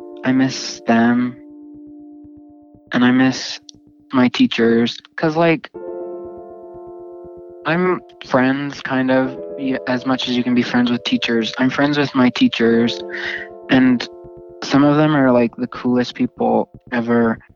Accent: Evanston, Wyoming, United States; I'm from Evanston, Wyoming.

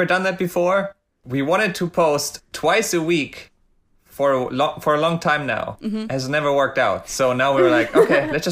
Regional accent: Hamburg, Germany; I'm from Hamburg, which means I'm a hamburger. And yeah, it's in the north of Hamburg.

